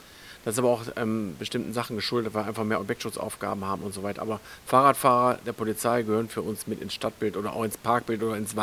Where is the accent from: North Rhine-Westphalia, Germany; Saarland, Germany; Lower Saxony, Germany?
North Rhine-Westphalia, Germany; Grevenbroich; ich komme aus Grevenbruch, Kapellen, wer es kennt, an der Erft gelegen